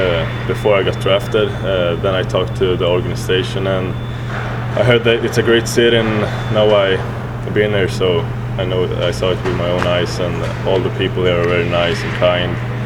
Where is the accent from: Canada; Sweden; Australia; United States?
Sweden; Uppsala, Uppsala County; I took the step up to the senior team in my hometown, Almtuna, in Allsvenska, second Swedish Elite League.